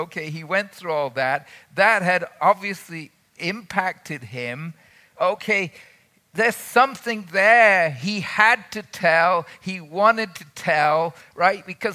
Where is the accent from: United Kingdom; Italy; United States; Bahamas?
United Kingdom; Manchester, North West England; When I was a teenager, which is not recently, I was growing up in England.